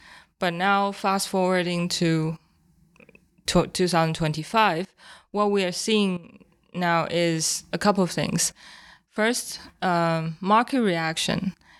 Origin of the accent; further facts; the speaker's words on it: China; I was born and raised in China.